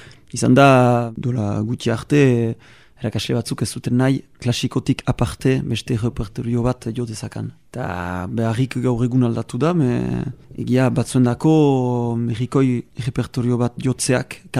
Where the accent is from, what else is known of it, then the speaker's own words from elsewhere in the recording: Bayonne, Nouvelle-Aquitaine, France; Baionesa, sortzez, hini ikasketa guztiak baionan gaindi egin ditiat